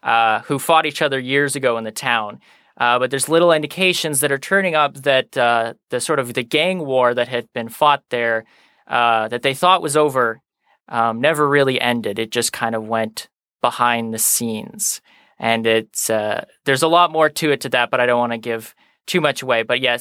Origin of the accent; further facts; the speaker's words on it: Canada; it does take place in my home country, Canada